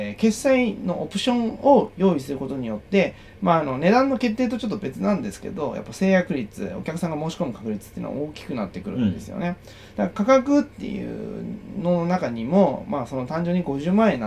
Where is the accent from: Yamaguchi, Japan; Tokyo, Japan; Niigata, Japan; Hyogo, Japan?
Niigata, Japan; Shirone; もう僕の生まれ育った新潟県白根市は軽く救えますね